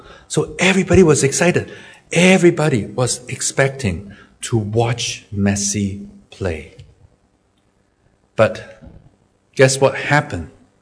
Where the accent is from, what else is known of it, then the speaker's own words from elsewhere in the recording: Hong Kong; I am from Hong Kong.